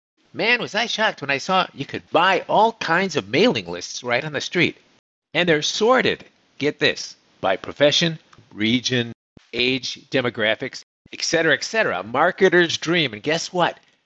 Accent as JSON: {"language": "English", "town": "Chicago", "region": "Illinois", "country": "United States", "said": "the last pirate TV guy I talked to, I told him I was from Chicago"}